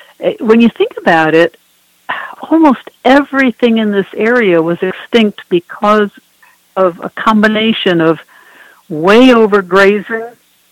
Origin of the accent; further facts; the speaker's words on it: Mexico, New York, United States; Mexico, New York.